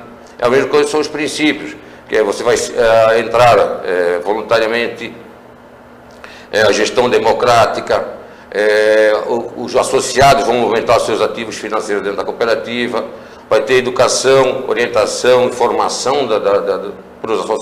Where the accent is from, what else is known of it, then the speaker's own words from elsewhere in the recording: Nova Trento, Santa Catarina, Brazil; eu sou natural de Nova Trento